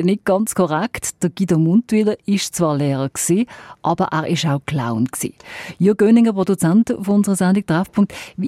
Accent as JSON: {"language": "German", "town": "Basel", "region": "Basel-Stadt", "country": "Switzerland", "tie": "born or raised there", "said": "dann in meine Heimatstadt Basel reist."}